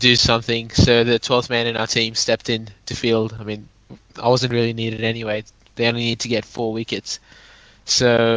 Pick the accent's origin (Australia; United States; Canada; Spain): Australia; from Australia. Welcome to another week of the Pitch Vision My Coach Cricket Show. It's been really sunny here in Australia.